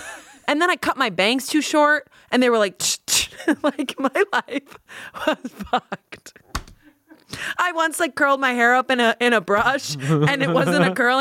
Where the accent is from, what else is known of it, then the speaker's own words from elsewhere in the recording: East Coast, United States; I was from the East Coast. The East Coast doesn't look at your careers as like possibilities.